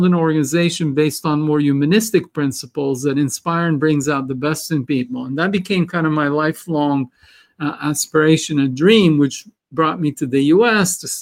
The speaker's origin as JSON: {"language": "English", "country": "Israel", "tie": "born or raised there", "second_language": "English", "said": "So I was born and raised in Israel, a war-torn part of the world."}